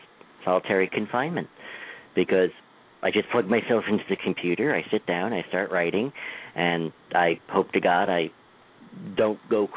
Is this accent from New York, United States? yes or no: yes; Queens, New York, United States; No, I grew up in Queens my entire life.